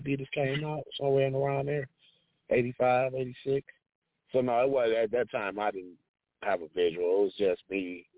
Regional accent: Detroit, Michigan, United States; I grew up in a good household.

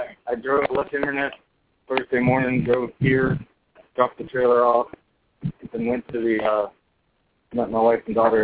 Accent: Inverness, Florida, United States; Inverness, Florida.

